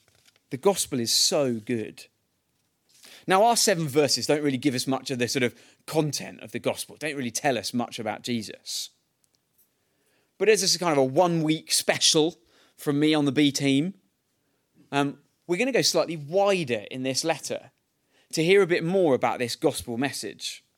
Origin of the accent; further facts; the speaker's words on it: United Kingdom; My British passport shows me that I'm a British citizen. So if I go on holiday to Spain or what have you, or have to go on business somewhere, then it reminds me where I belong, that my home is here in Britain.